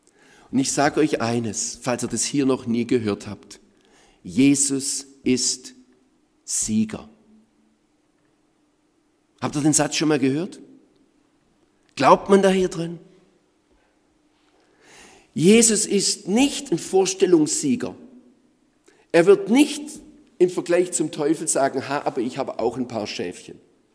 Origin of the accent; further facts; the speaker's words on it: Germany; Und ich meine, wenn man als Deutscher eingeladen wird nach Indien, da hat man natürlich dieses ganz demütige Gefühl